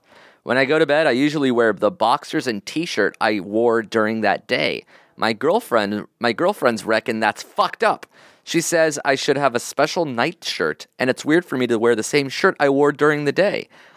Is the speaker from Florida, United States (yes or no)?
yes; Tallahassee, Florida, United States; from Tallahassee, Florida.